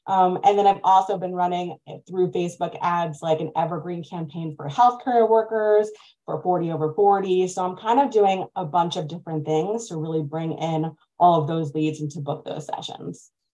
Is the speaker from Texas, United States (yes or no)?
no; Long Island, New York, United States; now in Morgantown, United States; I live in Morgantown, West Virginia, although I'm from Long Island, New York. So I've lived in a lot of different places.